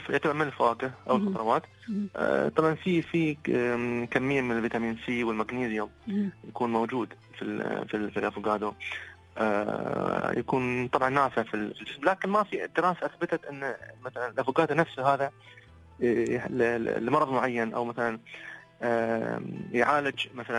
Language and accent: Arabic; United Arab Emirates